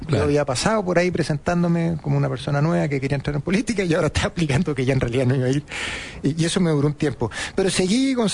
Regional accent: Chillán, Ñuble, Chile; yo de Harvard decidí volver a Biobío, que es de donde soy oriundo, a Chillán.

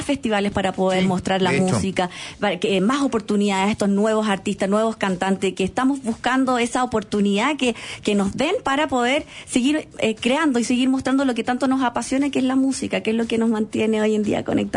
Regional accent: Chile; Yo vengo del desierto de Atacama y de ahí están todas nuestras mujeres ahí con esos mensajes importantes, conectando con la inmensidad del desierto.

